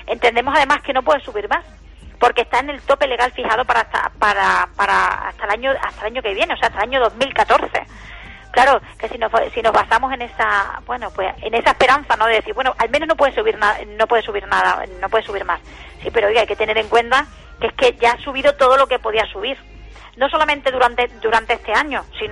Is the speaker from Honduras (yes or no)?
no; Extremadura, Spain; mi esfuerzo como extremeña va a ser mucho mayor que el que tenga que realizar un gallego, un vasco o un madrileño.